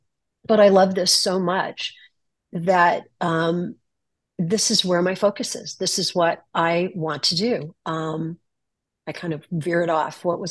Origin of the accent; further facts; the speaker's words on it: Los Angeles, California, United States; So I'm from Los Angeles, and I'm a professional makeup artist in the entertainment industry.